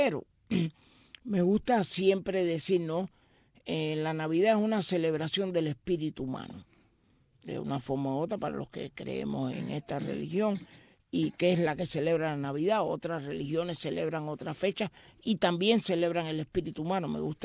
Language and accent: Spanish; Cuba; moved away; Desde que salí de Cuba, llevo 26 años, voy a cumplir 27 años fuera de Cuba.